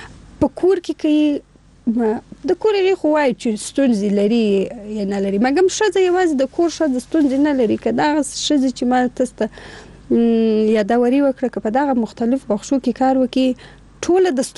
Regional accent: Afghanistan; زه افغان یم او موږ ټول یو افغان یم

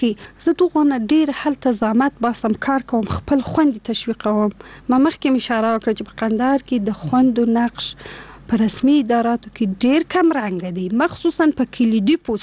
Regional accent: Afghanistan; زه افغان یم او موږ ټول یو افغانان یو

